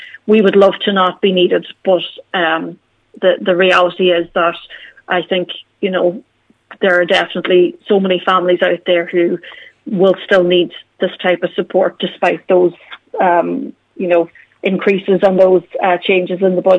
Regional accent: Castlefin, Ulster, Ireland; moved away as an adult; now in Dublin, Ireland; I grew up in Castlefin. I went to St. Columbus in Stranorlar, and then moved down to Dublin to go to university in UCD

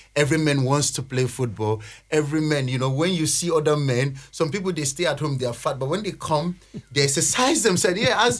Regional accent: Nigeria; I'm from Nigeria. You know, I'm an asylum seeker.

